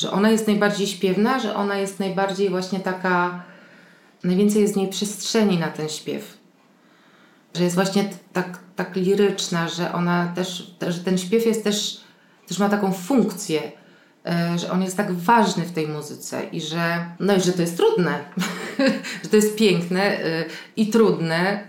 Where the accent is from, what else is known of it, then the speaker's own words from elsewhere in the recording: Warsaw, Masovian Voivodeship, Poland; No nie, no w połowie, znaczy jestem warszawianką.